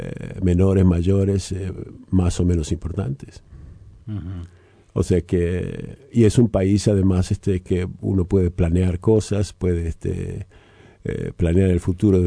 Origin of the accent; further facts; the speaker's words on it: Montevideo, Uruguay; yo nací en Montevideo, diría Darwin. Yo nací en La Unión, en la calle Comercio 2342.